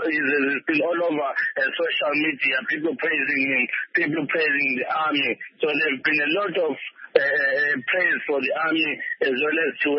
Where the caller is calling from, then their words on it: Gwanda, Matabeleland South, Zimbabwe; from Kanja, and I'm speaking here from Gwanda.